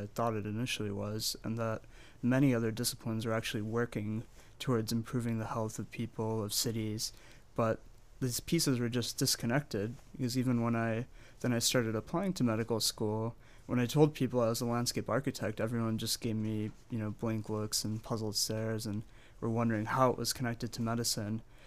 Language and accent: English; New Hartford, New York, United States; And I'm from New Hartford, right outside of Utica. So I've been local here